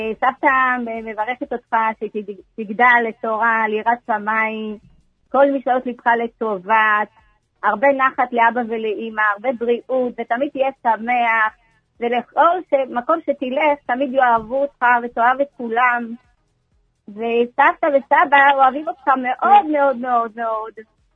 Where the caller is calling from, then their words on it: Ashkelon, Southern District, Israel; אני מאשקלון